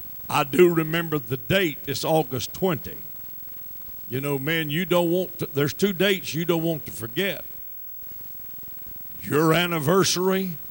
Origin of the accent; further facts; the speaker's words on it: Charlotte, North Carolina, United States; My speech, I know, betrayeth me. I sound like a foreigner to you. I'm a Southerner from Charlotte, North Carolina.